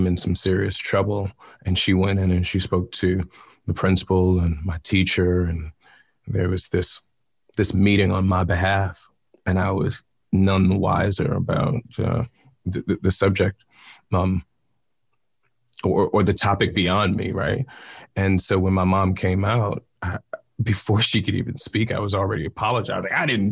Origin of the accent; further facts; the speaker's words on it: Brooklyn, New York, United States; Yeah, I grew up in Brownsville, Brooklyn. There's also Brownsville, Texas. I'm sure there are many other Brownsville scattered throughout these here United States. But I'm from Brownsville, Brooklyn. Single parent at home.